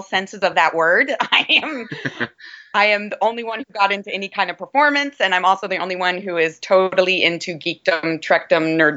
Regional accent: Colorado, United States; Yeah, I grew up in Colorado, so I am not used to humidity.

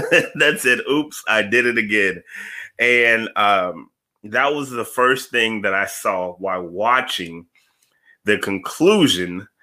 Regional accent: Florida, United States; now in Atlanta, United States; I am based in Atlanta, although I am from Florida. I still consider myself from Florida, and I root for all my Florida teams.

